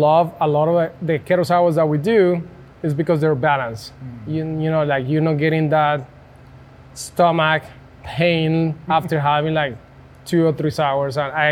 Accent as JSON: {"language": "English", "country": "Colombia", "tie": "born or raised there", "said": "And I grew up in Colombia getting on top of a tree, grabbing guavas and eating guavas at my grandma's farm."}